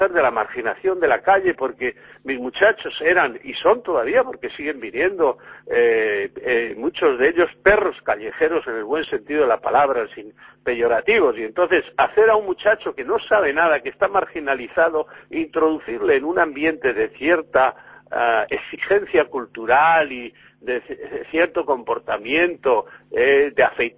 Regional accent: Basque Country, Spain; yo como buen vasco, los vascos siempre nos ha gustado comer y beber, porque somos un pueblo muy muy arraigado en la gastronomía y en la cultura de la gastronomía

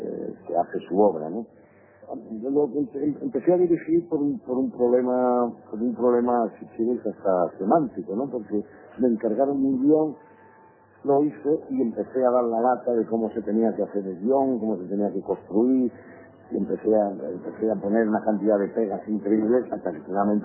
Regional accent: Andalusia, Spain; Cuando digo mi generación, tengo 58 años, ¿no? Y soy andaluz.

